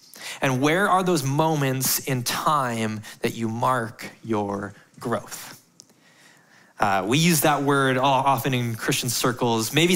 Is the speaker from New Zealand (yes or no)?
no; Glenavon, Saskatchewan, Canada; I grew up in Saskatchewan on a farm. Any Saskatchewan people here? Woo! Come on. There we go. And so middle of nowhere, southeast Saskatchewan, a little town called Glenavon.